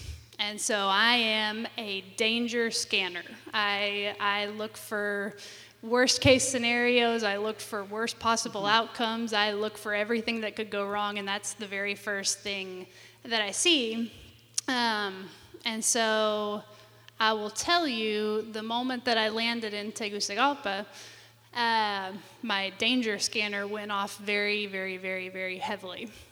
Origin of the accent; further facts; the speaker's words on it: Georgia, United States; I'm from Georgia, and I graduated from college in 2011 with a degree in economics.